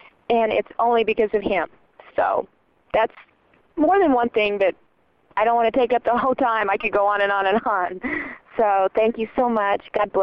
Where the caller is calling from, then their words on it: Santa Fe, New Mexico, United States; I'm calling from Santa Fe, New Mexico